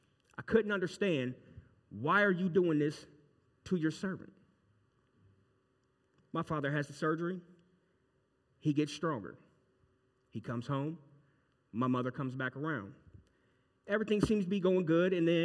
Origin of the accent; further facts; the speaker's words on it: Scranton, Pennsylvania, United States; born there; I was born in Scranton, Pennsylvania in 1983. I was born to the pastor of an AME church.